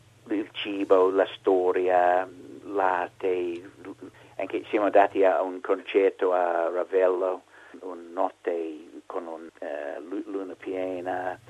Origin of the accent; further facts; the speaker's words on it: Australia; Italian is a second language; Io sono un australiano, non ho parenti italiani. Io ho 78 anni